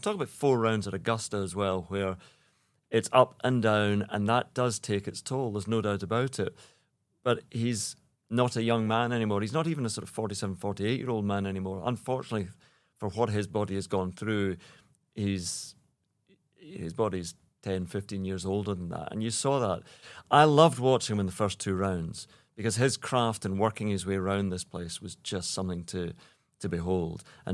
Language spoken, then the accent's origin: English; Troon, Scotland, United Kingdom; I still remember Bobby Clampett, who was the golfing machine back at Troon, my hometown, 1982, and we'll be back there later this summer.